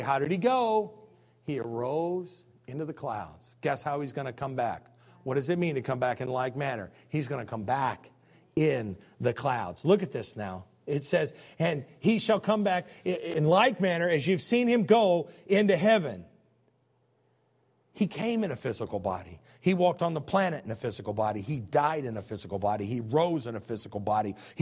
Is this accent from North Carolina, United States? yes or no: no; Illinois, United States; I'm a hick from Illinois, man. All we got out there is some trees that big.